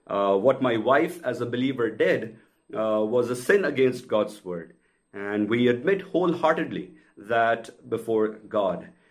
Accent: India; as you can make out from my accent, I'm an Indian. I was born to Hindu parents and grew up in out-and-out Hindu home where religion was always there in the environment.

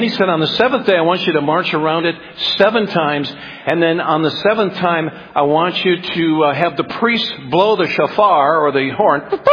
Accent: United States; I grew up on the Mississippi River. I know what a river is, and I know what a big river is

